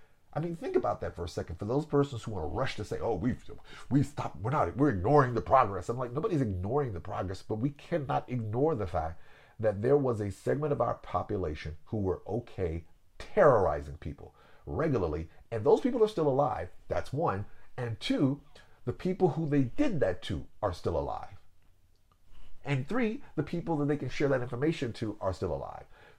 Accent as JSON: {"language": "English", "region": "Arkansas", "country": "United States", "said": "And I'm embarrassed about Elaine because I'm from Arkansas."}